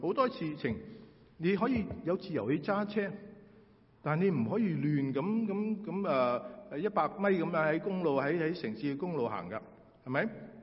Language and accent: Chinese; United States; 我们美国人很明白他们 的要求，这些是我们在美国很多时候都能够享受的自由